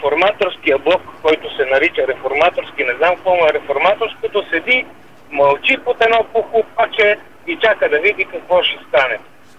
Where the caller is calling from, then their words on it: Sofia, Sofia City, Bulgaria; Здравейте, важно от София съм.